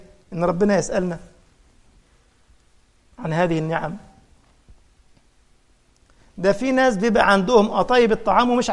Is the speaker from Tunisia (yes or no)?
no; Egypt; انا مره شفت بقى في محلات عندنا في مصر